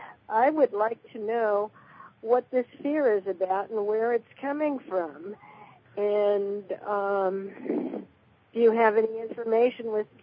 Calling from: San Diego, California, United States; San Diego.

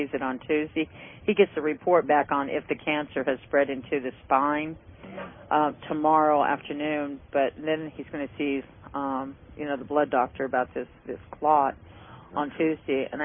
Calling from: Tennessee, United States; From Tennessee.

